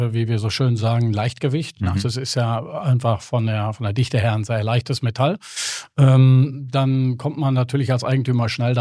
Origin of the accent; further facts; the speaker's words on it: North Rhine-Westphalia, Germany; ich komme aus dem Münsterland, da kennt man klassisch Verblendmauerwerke.